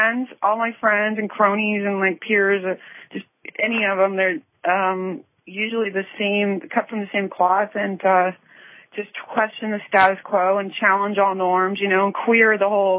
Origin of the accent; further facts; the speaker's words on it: California, United States; No, I'm from Orange County, but with, like, deep New York roots, and my entire family's from New York.